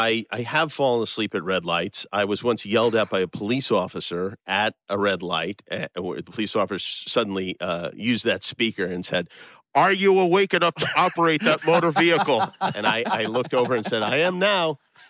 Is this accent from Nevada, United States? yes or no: yes; Las Vegas, Nevada, United States; I have two siblings, a brother and a sister. I'm the oldest. I grew up mostly in Las Vegas.